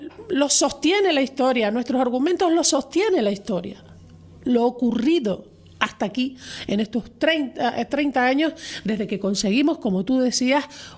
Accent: Canary Islands, Spain; crecí, me eduqué y me hice la persona que soy a las faldas del Teide, la parte alta de La Orotava.

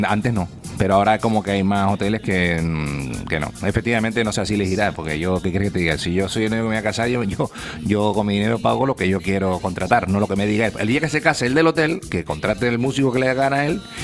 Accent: Santa Úrsula, Canary Islands, Spain; en mi pueblo, por lo menos, lo que es el ayuntamiento

